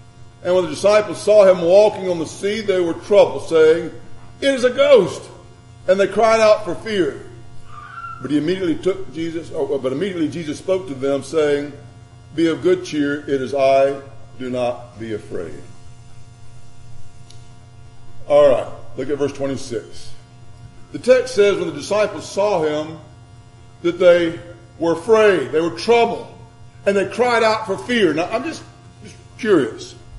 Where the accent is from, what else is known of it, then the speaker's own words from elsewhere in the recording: Grenada, Mississippi, United States; Where I grew up in Grenada, there was Grenada Lake.